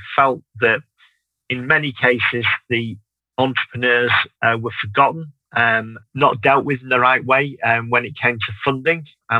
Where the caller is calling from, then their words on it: Manchester, North West England, United Kingdom; So I'm based in Manchester, as you may be able to tell by the accent. I'm in the UK, in the north of England.